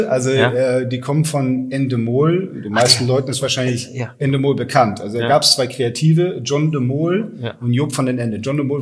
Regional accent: Hamburg, Germany; Ja, also bin Hamburger jung, 45 Jahre alt, habe in London studiert.

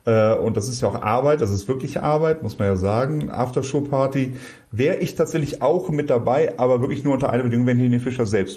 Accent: Bonn, North Rhine-Westphalia, Germany; Was ich noch einwerfen könnte als Bonner, die legendäre Rheinaue.

